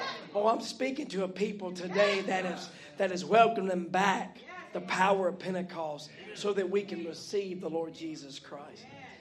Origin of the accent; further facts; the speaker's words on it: the South, United States; You know, I'm from the South. Now, I know y'all are Southern, but we're South.